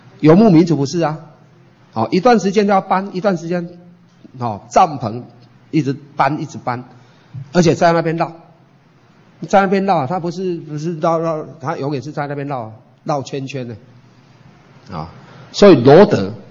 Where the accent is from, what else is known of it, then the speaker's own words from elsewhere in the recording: Taiwan; 不像我们台湾人很多，以前台湾人很多